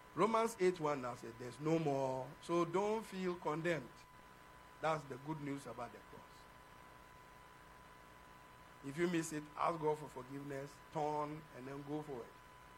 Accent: Ghana; It's just like when we were growing up in Ghana.

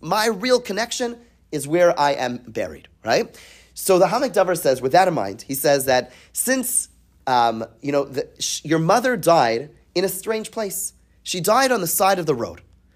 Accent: Canada; born there; Born in Canada, like myself, I'm Canadian, right?

